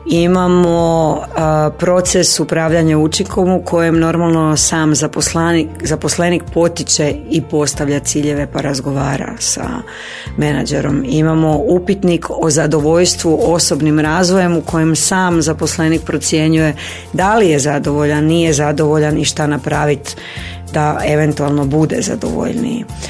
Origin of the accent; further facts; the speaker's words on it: Rijeka, Primorje-Gorski Kotar County, Croatia; a ja sam Riječanka, ja čak i ne znam slovenski